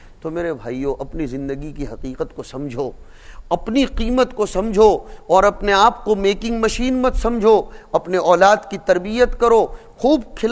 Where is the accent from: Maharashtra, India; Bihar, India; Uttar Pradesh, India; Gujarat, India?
Gujarat, India; Vadodara; मैं बड़ौदा था मेरे वतन में